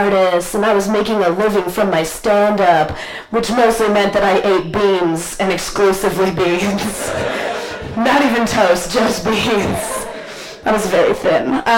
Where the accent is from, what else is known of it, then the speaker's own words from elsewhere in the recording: United States; even though I'm American, I'm generally unarmed.